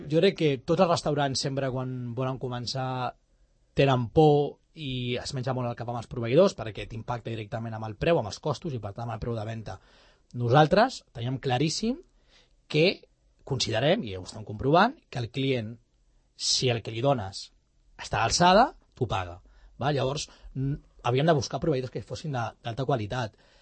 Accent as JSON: {"language": "Catalan", "region": "Catalonia", "country": "Spain", "said": "hi havia un repte de que som catalans"}